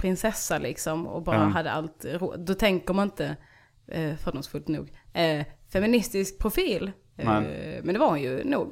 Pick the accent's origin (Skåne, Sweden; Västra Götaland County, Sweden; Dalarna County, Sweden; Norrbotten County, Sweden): Skåne, Sweden; Ballingslöv; Jag vill vara tydlig med att jag växte upp i Ballingslöv. Det fanns liksom inte jättemycket hippkultur.